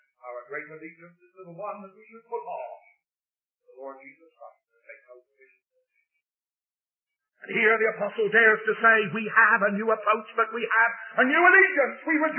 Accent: England, United Kingdom; But, you know, I'm always sort of boasting in the fact that I'm an Englishman.

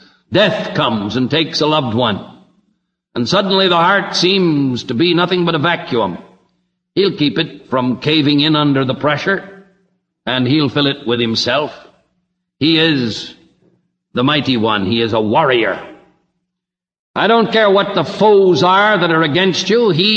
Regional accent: California, United States; And I was brought up in California, and there weren't 2 miles of paved road in the whole state.

